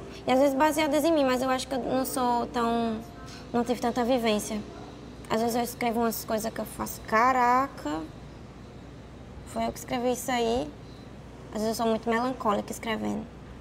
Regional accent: Jericó, Paraíba, Brazil; also born or lived in Feira de Santana; Eu nasci na Bahia, em Feira de Santana. Só que com 9 meses eu fui pro sertão da Paraíba, numa cidade chamada Jericó, paraibaiana. Paraibaiana, sertaneja, nordestina.

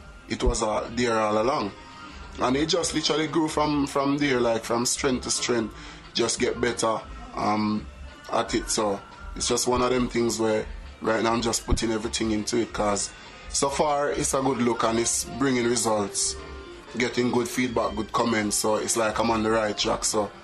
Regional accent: Jamaica; moved away as an adult; now in England; I come from way back, from back in Jamaica, because even though England are my second home right now, but I was born and raised in Jamaica, schooling and everything in Jamaica

